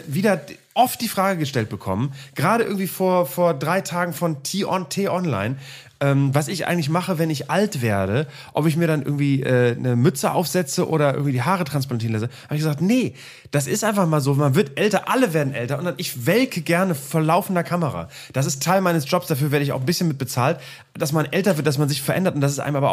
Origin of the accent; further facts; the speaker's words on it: Northern Germany, Germany; also born or lived in Cologne; so viel Fröhlichkeit als Norddeutscher.